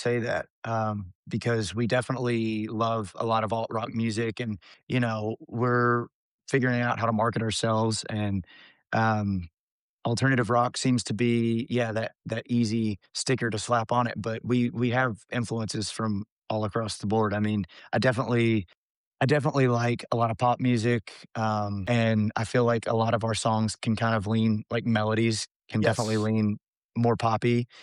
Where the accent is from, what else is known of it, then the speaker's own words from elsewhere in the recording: Liberty, Kentucky, United States; I'm from Kentucky myself, so we're kind of neighbors.